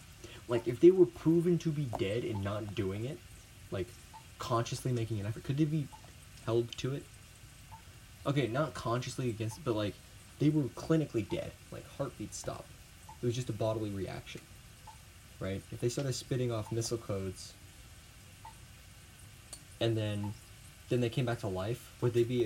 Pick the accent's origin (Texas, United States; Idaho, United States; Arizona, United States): Texas, United States; I'm from Texas, so you can obviously see my position from a mile away.